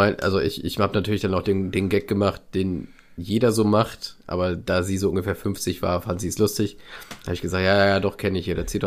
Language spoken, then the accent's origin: German; Germany; Wir haben schon dominiert. Wir als Deutsche.